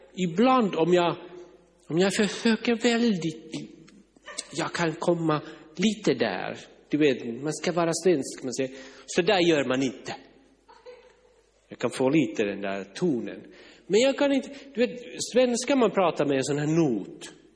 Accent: Finland; accent: Finnish; Alltså, jag bara låter som en finne.

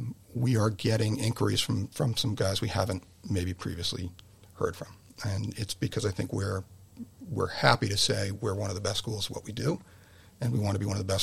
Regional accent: Massachusetts, United States; I grew up in Western Massachusetts. I didn't see lacrosse when I was a kid

